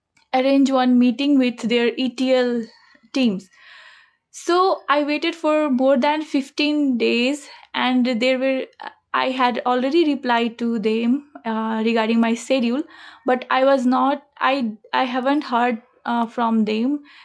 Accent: Nepal; I'm from Nepal, and I don't know what time is there.

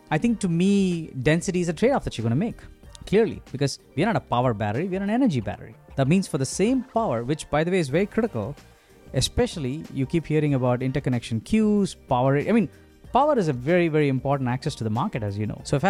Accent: India; I'm originally from India, in case you can't tell.

